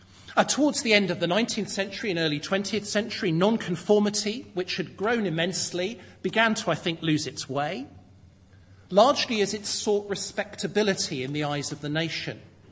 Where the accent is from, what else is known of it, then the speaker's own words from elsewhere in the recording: Birmingham, West Midlands, United Kingdom; In my hometown, Birmingham